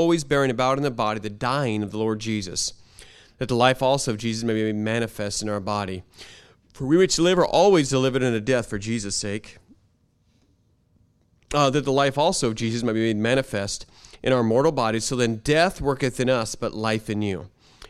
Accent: United States; that's because I'm an American. That's because I'm in climate control world. That's because I live in Seattle.

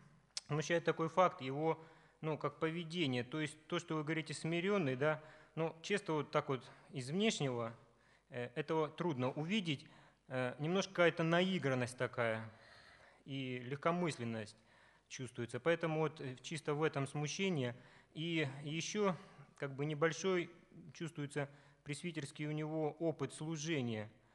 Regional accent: Siberia, Russia; Я из Сибири

